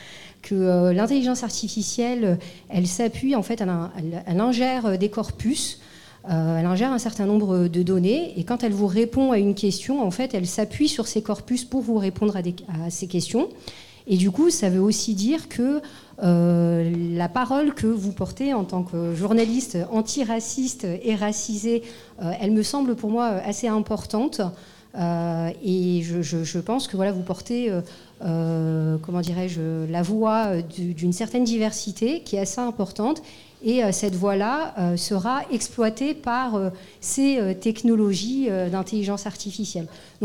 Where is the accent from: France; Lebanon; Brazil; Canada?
France; Nice, Provence-Alpes-Côte d'Azur; puisque je suis niçoise aussi